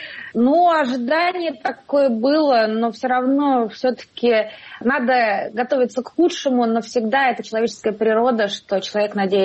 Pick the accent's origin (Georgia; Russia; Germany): Russia; moved away as an adult; я уехала из России в 2015 году